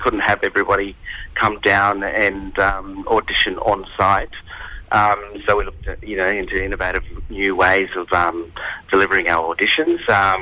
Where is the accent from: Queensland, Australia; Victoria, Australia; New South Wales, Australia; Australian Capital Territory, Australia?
Queensland, Australia; Mareeba; I grew up in Mareeba.